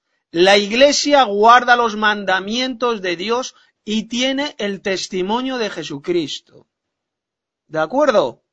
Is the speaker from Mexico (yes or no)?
no; Madrid, Community of Madrid, Spain; de Madrid, España.